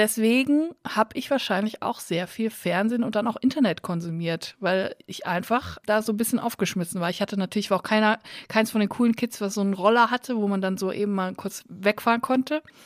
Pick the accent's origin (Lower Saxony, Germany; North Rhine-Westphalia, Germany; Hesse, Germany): North Rhine-Westphalia, Germany; Unglinghausen; Ich komme aus Unglinghausen bei Netfen, bei Siegen.